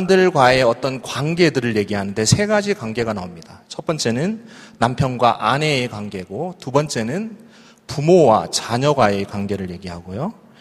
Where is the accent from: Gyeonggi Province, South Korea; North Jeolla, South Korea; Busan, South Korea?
Busan, South Korea; 저는 고향이 부산입니다. 그리고 저희 아버님 고향은 포항이에요. 둘 다 경상도 남자입니다.